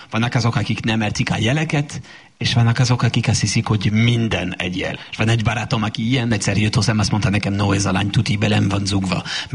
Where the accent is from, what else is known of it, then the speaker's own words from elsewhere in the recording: France; Hungarian is a second language; now in Hungary; Volt egy csomó kultúrsok, amikor ide költöztem Magyarországra. Például a párok nagyon különlegesek nálatok.